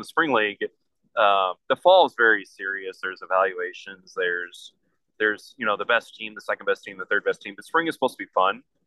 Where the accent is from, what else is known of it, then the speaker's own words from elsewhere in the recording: St. Louis, Missouri, United States; I was born and raised in St. Louis, worked for Edward Jones, Mary.